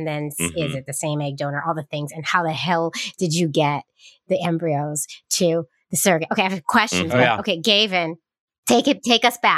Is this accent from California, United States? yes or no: yes; California, United States; I'm from Cali.